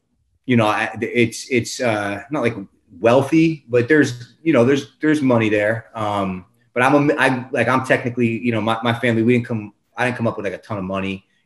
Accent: Westwood, New Jersey, United States; I am from, I was born and raised in Westwood, New Jersey. Small little town. Good community though, grew up with a, you know, good family, great friends, played a lot of sports.

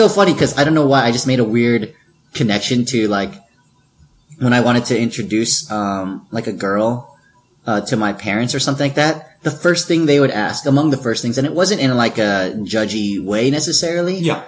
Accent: Philippines; Where your parent? Like where are you? Oh, I'm Filipino.

